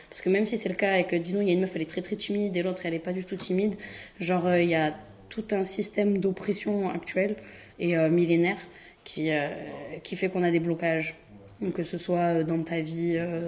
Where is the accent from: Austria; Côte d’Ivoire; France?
France; Marseille, Provence-Alpes-Côte d'Azur; pour moi en tant que Marseillaise et tout